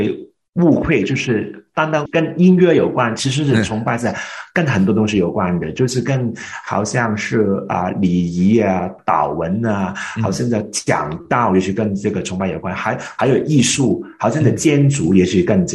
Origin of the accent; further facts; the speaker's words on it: Hong Kong; 我都是在香港长大读书的